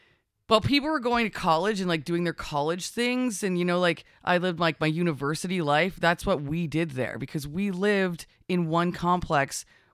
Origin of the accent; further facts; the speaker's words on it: Russell, Ontario, Canada; Like, I'm from Russell. So what we did was we hung out in Russell in this parking lot.